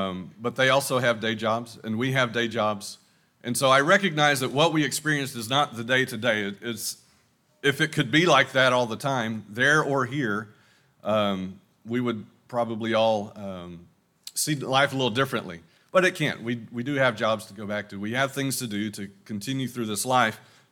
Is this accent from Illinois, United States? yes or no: no; Texas, United States; accent: East Texas; I may go back and forth between East Texas and whatever my version of Spanish is.